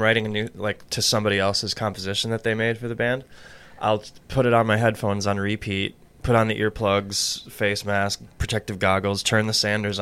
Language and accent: English; Kalamazoo, Michigan, United States; I grew up in Kalamazoo, Michigan. Love Michigan. Good place to be from. Happy to be here. I was always fascinated with the Twin Cities.